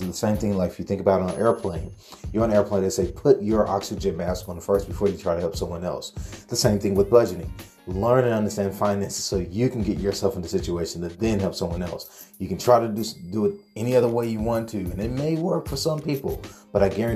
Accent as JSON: {"language": "English", "region": "East Coast", "country": "United States", "tie": "born or raised there", "lives_now": "Seattle, United States", "said": "of restaurants here in the Washington kind of Seattle area that are similar to what I'm used to or I grew up around back on the East Coast."}